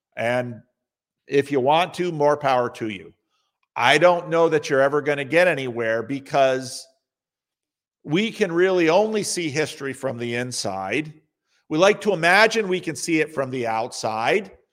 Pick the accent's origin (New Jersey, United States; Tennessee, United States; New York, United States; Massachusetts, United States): New Jersey, United States; born there; I was born in New Jersey to wonderful Christian parents in the early 1960s.